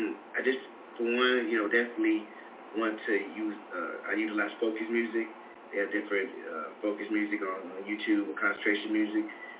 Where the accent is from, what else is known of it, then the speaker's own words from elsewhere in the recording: Chicago, Illinois, United States; I'm born and raised in Chicago. Specifically Southside.